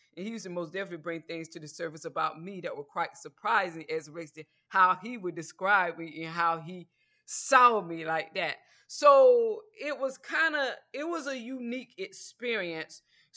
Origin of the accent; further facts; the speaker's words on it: Georgia, United States; Now, where I'm from the South, and where I'm from the South, you didn't just bring anybody around your parents. I'm from a small town in Georgia.